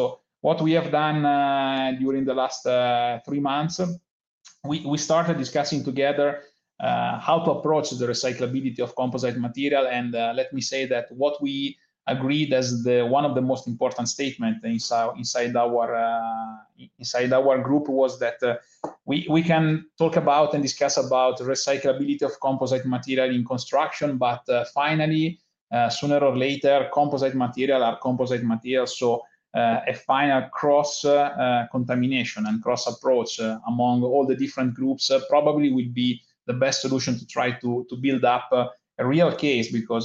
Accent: Bergamo, Lombardy, Italy; English is a second language; Yeah, I'm from Italy. I'm located nearby Milan in Bergamo, that is the northern part of Italy.

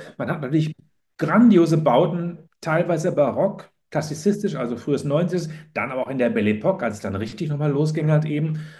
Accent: Cologne, North Rhine-Westphalia, Germany; Ganz nah von der Grenze, als Kölner, ich brauche eine gute Stunde, würde ich sagen.

